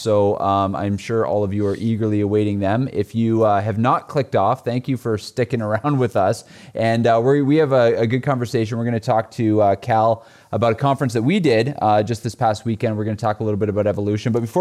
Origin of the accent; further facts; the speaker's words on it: Ontario, Canada; we're 2 hours from Toronto.